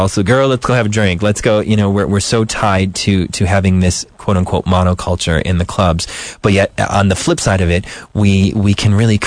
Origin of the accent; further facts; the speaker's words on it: Chicago, Illinois, United States; I mean, I'm born and raised in Chicago. I knew what was going on in Lakeview as far back as I can remember.